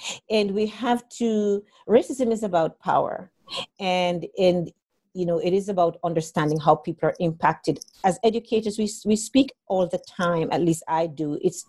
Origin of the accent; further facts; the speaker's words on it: Jamaica; I'm originally from Jamaica … I'm originally from Jamaica.